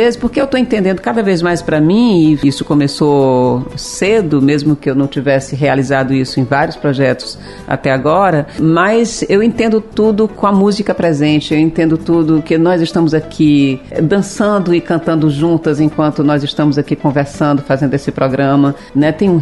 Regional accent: Banabuiú, Ceará, Brazil; now in Fortaleza, Brazil; eu saí de Banabuiú, vim para Fortaleza, e eu não posso dizer que eu não sou de Fortaleza, como eu não posso dizer que sou totalmente de Banabuiú, até porque, assim, a minha família materna vem toda do Cariri, então eu entendo que eu venho do Cariri.

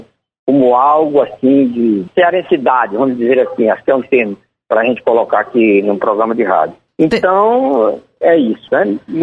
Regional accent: Capistrano, Ceará, Brazil; A minha dissertação de mestrado, ela é História do Ceará, mas com foco numa experiência da igreja lá na minha cidade, em Capistrano.

